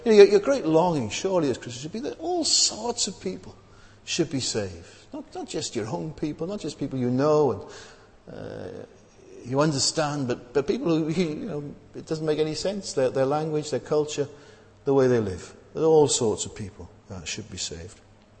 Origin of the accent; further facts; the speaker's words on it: Wales, United Kingdom; now in London, United Kingdom; you know that I'm from South Wales, and when I felt called to the ministry, I was quite young, and I assumed that it was a call to ministry in Wales.